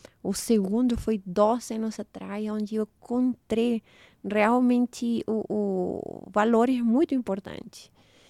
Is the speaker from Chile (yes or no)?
yes; Chile; Meu país é um país, o Chile, se caracteriza muito pelos frutos do mar.